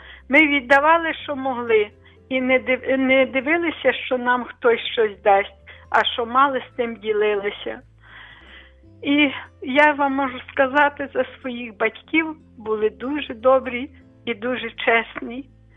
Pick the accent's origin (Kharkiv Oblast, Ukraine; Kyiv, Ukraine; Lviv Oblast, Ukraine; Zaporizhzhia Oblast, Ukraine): Lviv Oblast, Ukraine; бо я з Бродівщини, і йшли пішком в Дубно, і там, щоб продати, і купити щось до хати.